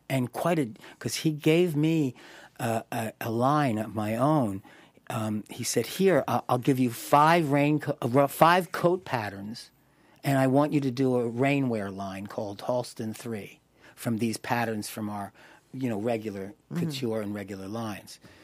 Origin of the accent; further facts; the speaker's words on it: Philadelphia, Pennsylvania, United States; you know, I'm from Philly, let's get it going.